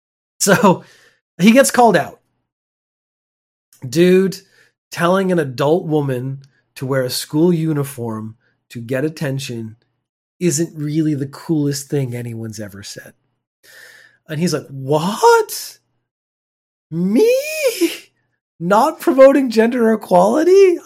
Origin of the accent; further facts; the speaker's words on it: Canada; I'm a Canadian. I mean, we're open, happy people.